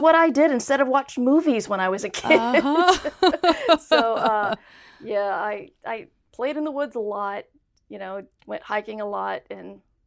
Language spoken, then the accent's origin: English; North Carolina, United States; I'm from the North Carolina mountains, so there was nothing else to do.